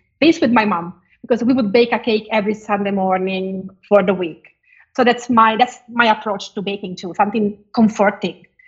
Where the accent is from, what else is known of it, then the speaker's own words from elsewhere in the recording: Tuscany, Italy; I believe it's from Tuscany, just because I'm from Tuscany.